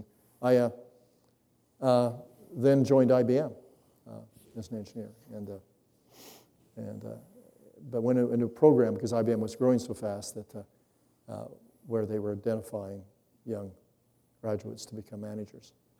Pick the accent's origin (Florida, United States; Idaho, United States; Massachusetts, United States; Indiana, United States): Idaho, United States; I grew up in Idaho. My father had a small construction company, had an eighth grade education.